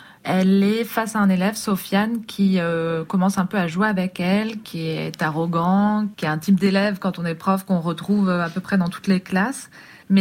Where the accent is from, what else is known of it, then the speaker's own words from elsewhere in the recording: France; Tout simplement parce que je suis française, même si je vais en Belgique.